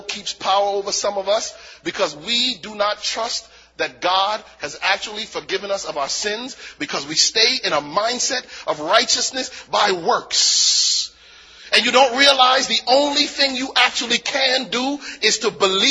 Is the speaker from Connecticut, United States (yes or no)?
yes; Connecticut, United States; You know, I'm from Connecticut, so, you know, we would just pretend we were from Brooklyn sometimes.